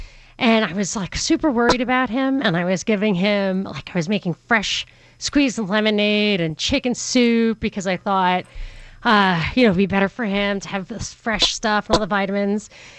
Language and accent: English; New York, United States; So I thought that was hilarious because I'm from New York.